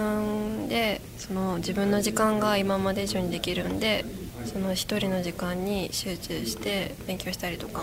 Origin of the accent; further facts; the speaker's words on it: Kagawa, Japan; 香川県です。